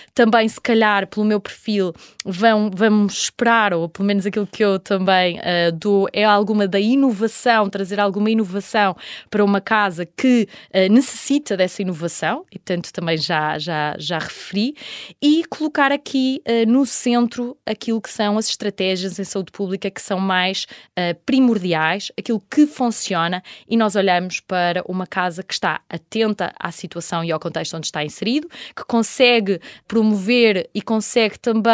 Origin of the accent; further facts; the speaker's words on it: Portugal; Enquanto portugueses, temos de contar com esta inovação